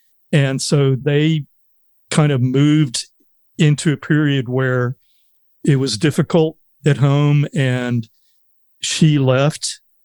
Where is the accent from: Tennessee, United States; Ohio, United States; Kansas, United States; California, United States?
Ohio, United States; East Liverpool; born there; I was born in East Liverpool, Ohio, which is a little formerly pottery town on the Ohio River, probably about 40, 50 miles west of Pittsburgh, Pennsylvania.